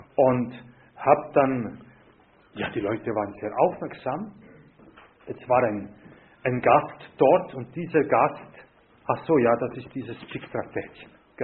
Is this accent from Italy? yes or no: yes; Italy; kam der 8. Dezember, ein großes katholisches Volksfest, wie in Südamerika, Polen oder ebenso auch bei uns in Italien.